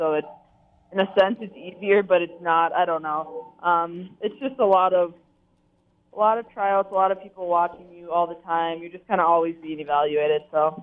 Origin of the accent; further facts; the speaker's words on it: Vadnais Heights, Minnesota, United States; Yeah, so I grew up in Vadnais Heights, Minnesota, like it was just mentioned.